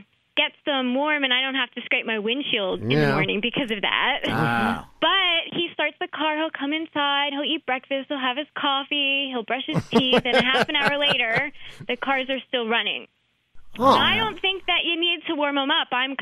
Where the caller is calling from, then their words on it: Wilmington, Delaware, United States; I'm calling from Wilmington, Delaware.